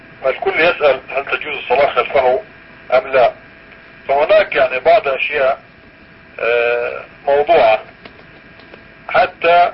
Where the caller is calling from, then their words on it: Aqaba, Aqaba Governorate, Jordan; نحن نتحدث من العقبة.